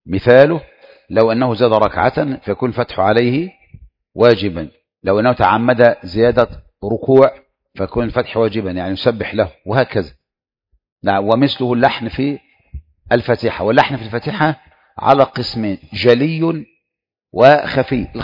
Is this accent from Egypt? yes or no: yes; Egypt; عندنا كمصريين